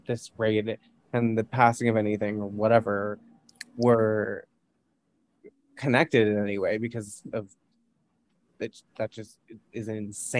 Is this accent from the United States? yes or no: no; Canada; And I'm Canadian.